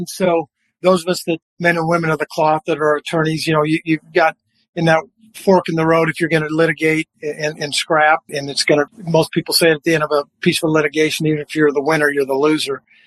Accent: Nebraska, United States; I mean, I grew up in Nebraska, went to undergrad and law school at Nebraska.

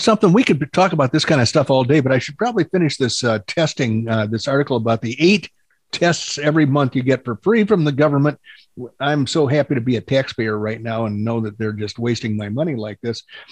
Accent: the South, United States; I'm from the South, so I can say it.

